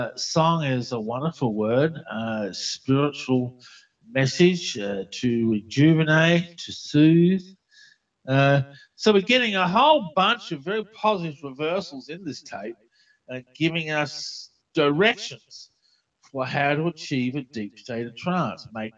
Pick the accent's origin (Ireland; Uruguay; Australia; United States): Australia; Good thing I'm an Aussie, isn't it?